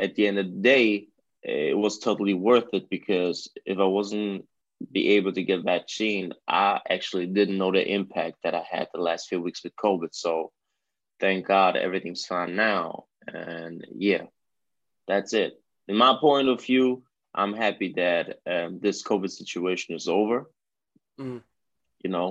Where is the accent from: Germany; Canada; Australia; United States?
Germany; No, I'm actually Italian. I'm born and raised in Germany.